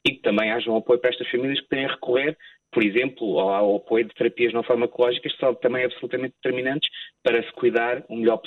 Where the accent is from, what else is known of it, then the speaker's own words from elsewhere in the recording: Viseu, Portugal; Depois, em 2012, na minha cidade, de onde eu sou, em Viseu